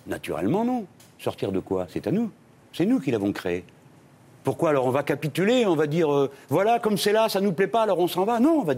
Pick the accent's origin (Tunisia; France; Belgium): France; oui, en effet, je suis français et nous sommes 64 millions